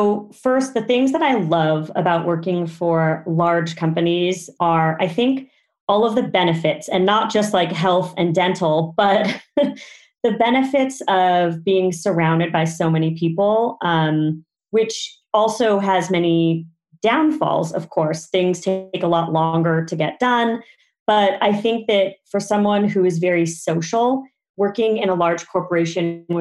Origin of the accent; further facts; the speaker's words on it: Los Angeles, California, United States; But when I was growing up in Echo Park, it was kind of looked down on by the rest of Los Angeles. It's a very eclectic, ethnically diverse neighborhood. It's filled with hills that are also filled with coyotes and lots of wildlife.